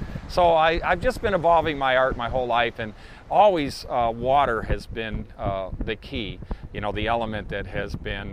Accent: Michigan, United States; I did. Yeah, I grew up in Michigan in the Midwest.

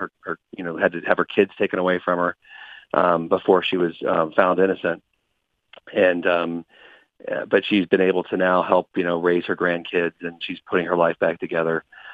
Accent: Cincinnati, Ohio, United States; Then went back to my hometown of Cincinnati and got a law professor job.

